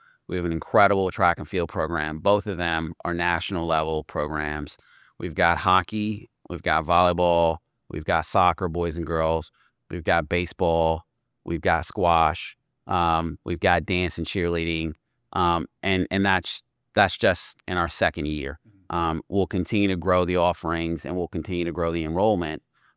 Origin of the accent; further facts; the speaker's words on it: Washington, D.C., District of Columbia, United States; And I can't tell you how powerful of an experience that was to be a young kid growing up in Washington, D.C., with Marion Barry as the mayor, Thurgood Marshall on the Supreme Court